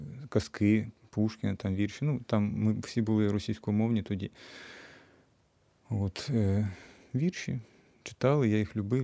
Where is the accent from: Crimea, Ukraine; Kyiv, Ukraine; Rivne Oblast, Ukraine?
Crimea, Ukraine; Yevpatoria; То було в Євпаторії, я народився в Євпаторії, там школу закінчив.